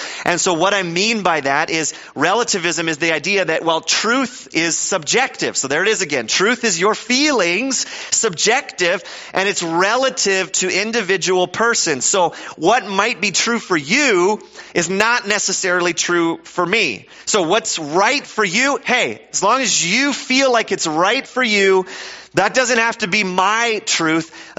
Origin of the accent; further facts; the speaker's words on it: Canada; and we're Canadian, so we're super polite about it.